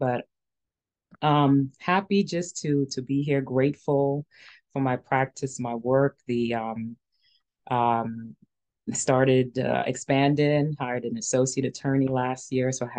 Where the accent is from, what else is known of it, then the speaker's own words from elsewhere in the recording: New York City, New York, United States; And I grew up in Queens, New York.